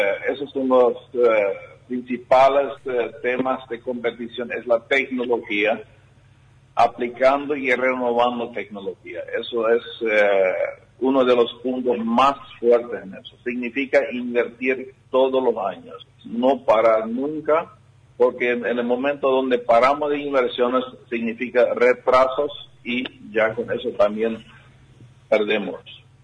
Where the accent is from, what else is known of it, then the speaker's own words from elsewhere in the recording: Paraguay; Nosotros como paraguayos somos pequeños en comparación de Brasil.